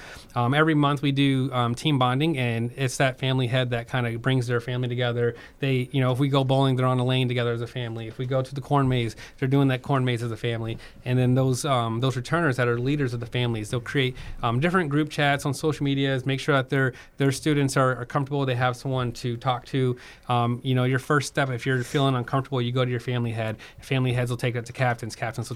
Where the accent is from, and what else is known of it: Addison, United States